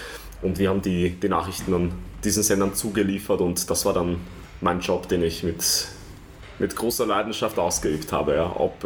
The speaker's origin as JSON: {"language": "German", "region": "Vienna", "country": "Austria", "said": "Und als Wiener hat man immer einen Bezug zu diesem Verein auch gehabt."}